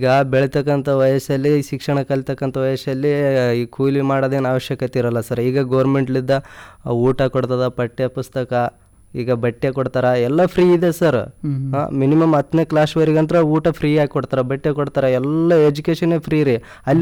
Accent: Jan Maradi, Karnataka, India; ಗಲಗ್ ಗ್ರಾಮ ಪಂಚಾಯತಿ ವ್ಯಾಪ್ತಿಯಲ್ಲಿ ಬರೋದು ನಮ್ಮೂರು ಜಾನ್ ಮರಡಿ ಸರ್.

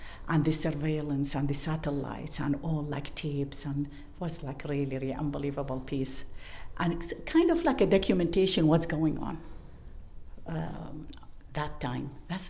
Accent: Baghdad, Baghdad Governorate, Iraq; English is a second language; moved away as an adult; now in United States; Originally, I came from Iraq, Baghdad, and I came to the U.S. in 1970 with my husband.

